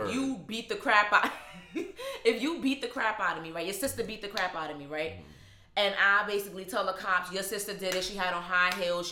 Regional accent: Brooklyn, New York, United States; Now, I grew up in Crown Heights, Brooklyn, Roosevelt, Long Island, on game.

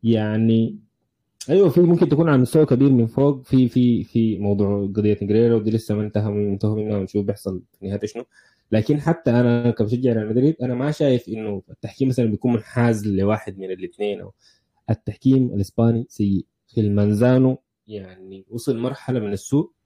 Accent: El Mahalla El Kubra, Gharbia, Egypt; عندنا في المحلة

